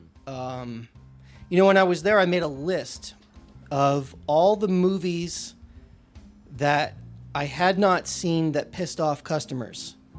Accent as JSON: {"language": "English", "town": "Pomona", "region": "California", "country": "United States", "said": "So I'm from inland. I'm from Pomona. Claremont's a couple more exits down the freeway."}